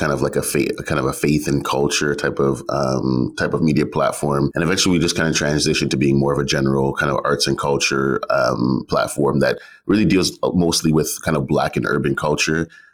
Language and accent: English; Toronto, Ontario, Canada; now in Ottawa, Canada; I'm originally from Toronto, Canada, where I spent kind of most of my life. I'm currently living in Ottawa, Canada, the nation's capital.